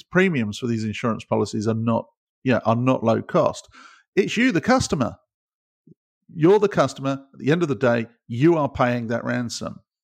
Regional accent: United Kingdom; I'm a Brit.

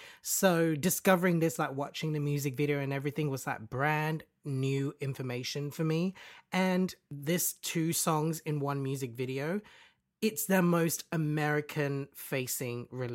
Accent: Australia; now in London, United Kingdom; And now, as an Australian that's lived in London now for like coming up to 7 years, I just get them embracing this kind of calypso sound

